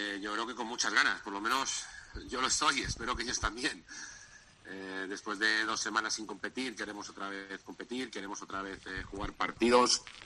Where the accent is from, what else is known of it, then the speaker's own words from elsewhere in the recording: Madrid, Community of Madrid, Spain; Yo soy madrileño